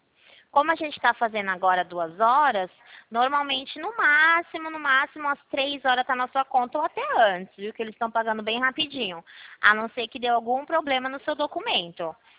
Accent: Campinas, São Paulo, Brazil; Eu sou aqui de São Paulo, de Campinas.

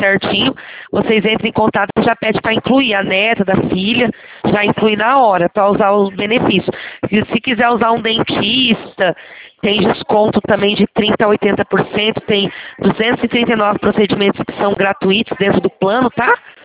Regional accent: Juiz de Fora, Minas Gerais, Brazil; Eu sou de Juiz de Fora, senhor.

